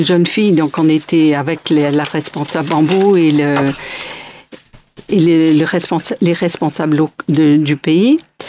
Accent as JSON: {"language": "French", "region": "Provence-Alpes-Côte d'Azur", "country": "France", "said": "Or je suis des Hautes-Alpes, je me dis c'est pas croyable."}